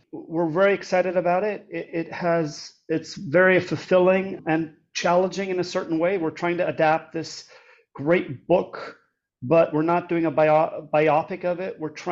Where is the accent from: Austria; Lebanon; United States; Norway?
Austria; English is a second language; I grew up in Austria, and when I was 15, there was a production.